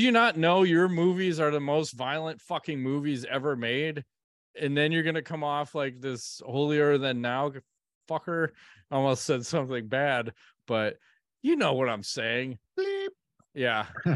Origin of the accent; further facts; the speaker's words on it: Ireland; Yeah, I'm Irish.